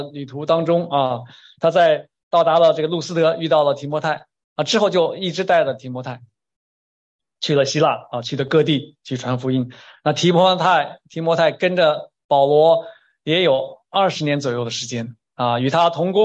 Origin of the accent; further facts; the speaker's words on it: Beijing, China; 我从中国来，我在北京啊，我的成长年代都看到啊